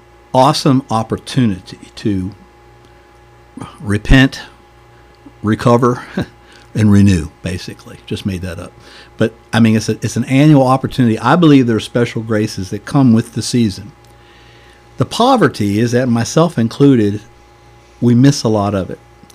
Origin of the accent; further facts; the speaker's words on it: the South, United States; accent: Southern American; I get up there with my Southern American accent, and they looked at me like, what?